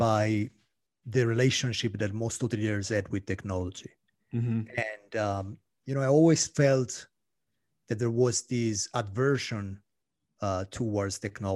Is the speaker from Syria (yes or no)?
no; Italy; English is a second language; No, I'm Italian. Okay. My French is really poor.